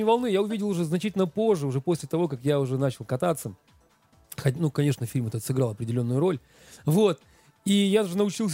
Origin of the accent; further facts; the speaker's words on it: Crimea, Ukraine; потому что я крымчанин